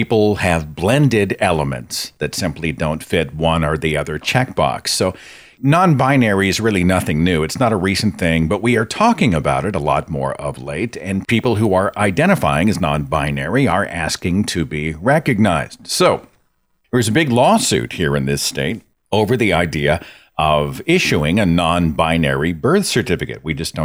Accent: Oklahoma, United States; Now, this just happened in my home state of Oklahoma

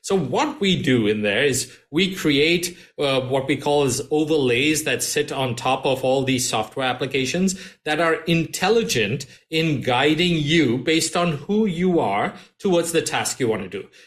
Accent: Mumbai, Maharashtra, India; And I grew up in Bombay in India.

